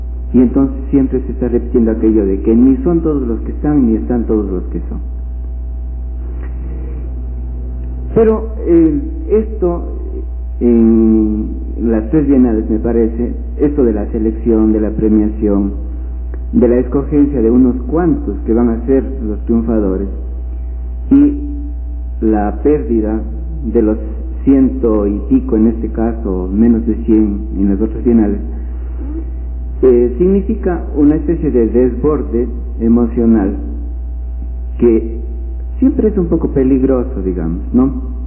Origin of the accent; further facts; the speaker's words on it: Cuenca, Azuay, Ecuador; aquello de decantar largamente de que somos la Atenas del Ecuador, cuando en muchas ocasiones hemos demostrado las claras que somos la Atenas del Ecuador